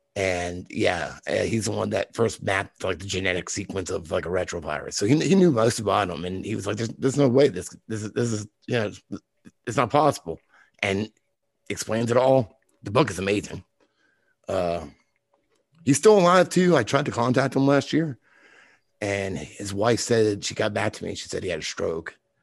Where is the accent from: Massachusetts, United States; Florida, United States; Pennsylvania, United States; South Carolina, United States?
Massachusetts, United States; Boston; I'm from the East Coast. I mean, I live in the South, but I'm from Boston originally.